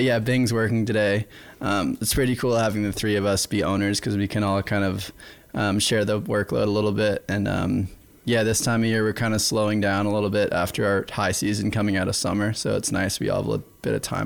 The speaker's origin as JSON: {"language": "English", "town": "Gloucester", "region": "Massachusetts", "country": "United States", "tie": "born or raised there", "said": "Yep, I grew up in Massachusetts. The North Shore of Massachusetts, a place called Gloucester. It's a really old, it's one of America's oldest seaports. And yeah, I just grew up around the ocean my whole life."}